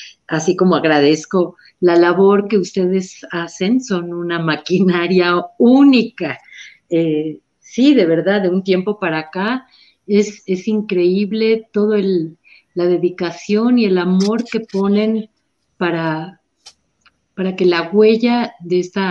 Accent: Mexico; first language Spanish; Yo, aunque no fui arrullada, digamos, de una forma natural en castellano, soy mexicana.

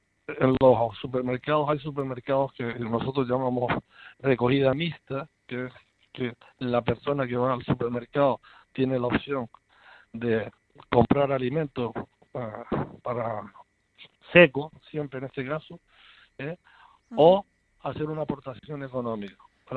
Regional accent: Canary Islands, Spain; porque somos todos canarios, y los canarios creo que somos muy solidarios

